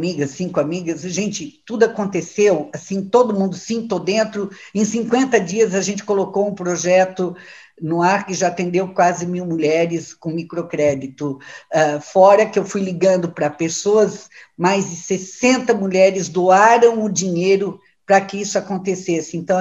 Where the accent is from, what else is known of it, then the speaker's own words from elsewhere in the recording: Luiz Alves, Santa Catarina, Brazil; born there; eu nasci em Santa Catarina, numa pequena cidade chamada Luiz Alves, eu sou a sexta dos 16